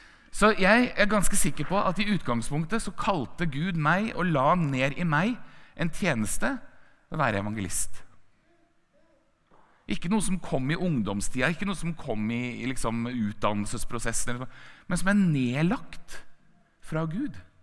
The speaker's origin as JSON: {"language": "Norwegian", "town": "Moss", "region": "Østfold", "country": "Norway", "tie": "born or raised there", "said": "Så jeg tok med meg gitaren nede i Gågata i Moss, der jeg vokste opp"}